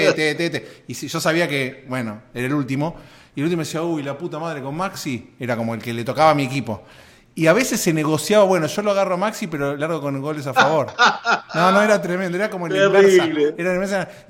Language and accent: Spanish; Argentina; now in United States; cuando llegué a Estados Unidos, se enteraron, soy argentino